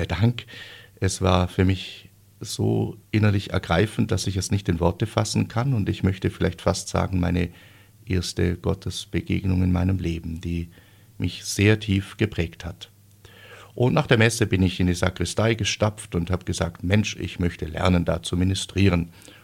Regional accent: Bad Waldsee, Baden-Württemberg, Germany; tatsächlich bin ich aufgewachsen in einer Kleinstadt in Oberschwaben, wo der Glaube eigentlich eine positive Selbstverständlichkeit war und zu unserem Leben gehört hat

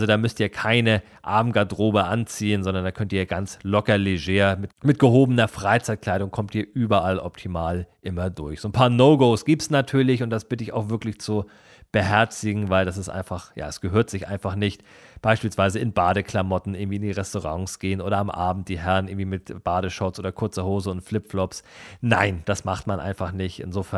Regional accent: Kiel, Schleswig-Holstein, Germany; Meine Heimatstadt Kiel

